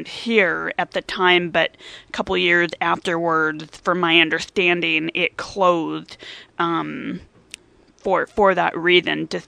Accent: Albany, New York, United States; I was born and raised in Albany, so not too far from here, and returned to my native and home state.

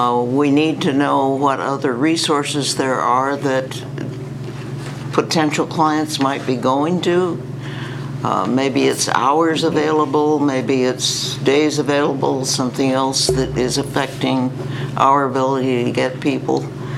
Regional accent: Depoe Bay, Oregon, United States; I'm from Depot Bay also.

